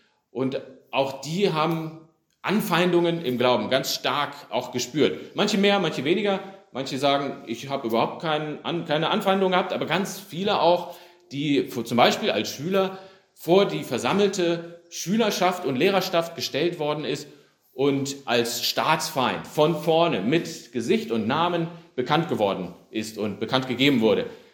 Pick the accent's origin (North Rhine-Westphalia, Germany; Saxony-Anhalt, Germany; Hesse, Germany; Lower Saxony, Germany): Hesse, Germany; Oberursel; in Oberursel, wo ich aufgewachsen bin.